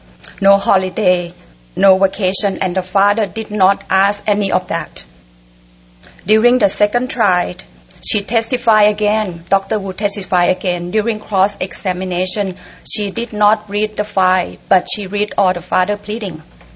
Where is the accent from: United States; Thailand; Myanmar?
Thailand; English is a second language; I'm come from Thailand, and I, you know, try to express my concern, reasonable concern, in another language. … from Thailand.